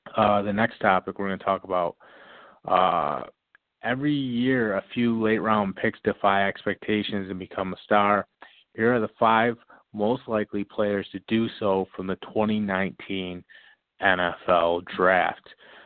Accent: Michigan, United States; He's actually from my home state of Michigan.

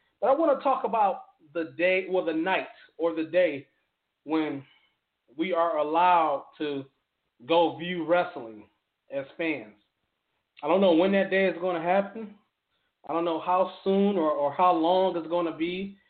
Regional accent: Detroit, Michigan, United States; We're from Detroit. We broadcast from Detroit

